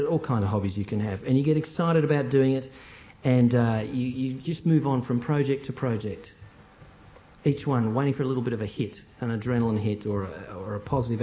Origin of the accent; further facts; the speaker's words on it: Geelong, Victoria, Australia; I grew up in Geelong